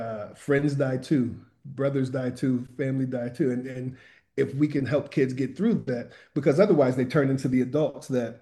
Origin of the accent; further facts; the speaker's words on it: Charlottesville, Virginia, United States; Like I'm from Charlottesville, Virginia